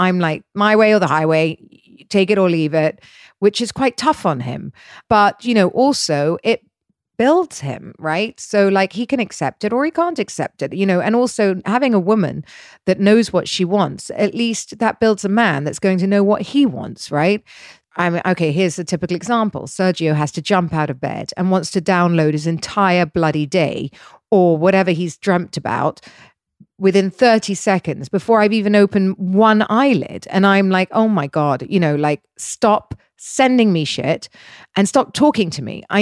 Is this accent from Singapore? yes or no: no; United Kingdom; I mean, I'm very British, right? I was in boarding school half my life.